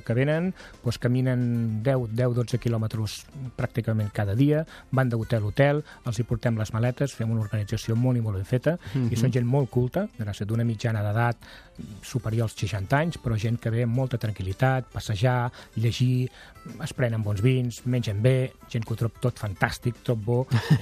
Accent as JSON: {"language": "Catalan", "town": "Santa Pau", "region": "Catalonia", "country": "Spain", "tie": "born or raised there", "said": "És el meu poble, per mi és meravellós, i és un poble que està dintre el casc antic del poble, històric, parc natural, dintre la fageda, Santa Pau"}